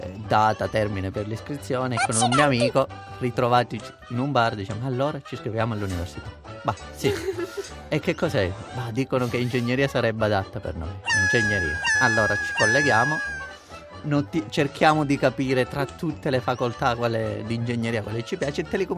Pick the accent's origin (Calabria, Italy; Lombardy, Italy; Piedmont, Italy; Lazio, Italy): Calabria, Italy; Io vengo dalla provincia di Reggio Calabria, un paesino di nome Santo Feme.